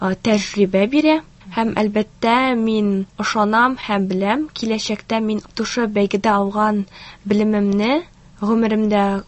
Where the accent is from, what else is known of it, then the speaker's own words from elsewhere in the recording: Aktobe Region, Kazakhstan; Мин Казахстан Республикасының Ахтубә өлкәсендә кичкенә генә Шаукар шәһәрендә туып үстем.